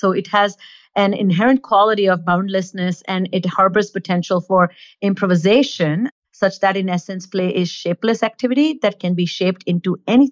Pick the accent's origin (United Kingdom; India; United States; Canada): India; I grew up in India